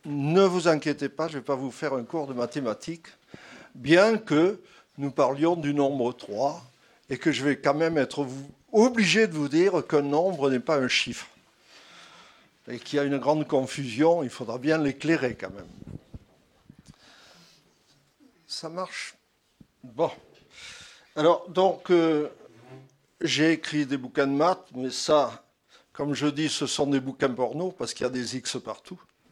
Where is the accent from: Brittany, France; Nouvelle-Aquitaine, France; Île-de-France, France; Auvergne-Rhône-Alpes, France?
Nouvelle-Aquitaine, France; Bordeaux; je suis bordelais, franc-maçon.